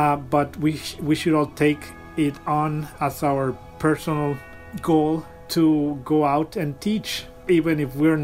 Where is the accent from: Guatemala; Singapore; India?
Guatemala; Guatemala City, Guatemala Department; now in New York City, United States; I am originally from Guatemala City, and I live in New York City right now.